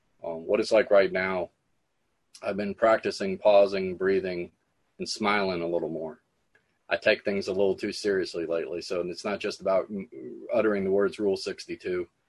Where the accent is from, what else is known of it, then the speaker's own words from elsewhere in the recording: New Orleans, Louisiana, United States; I'm an alcoholic. Grateful to be here. I'm from New Orleans.